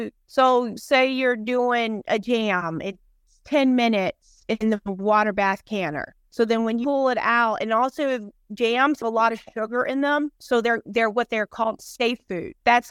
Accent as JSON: {"language": "English", "region": "the South", "country": "United States", "accent": "southern", "said": "Meat, yeah, like a meat. Yeah, you know, my Southern accent."}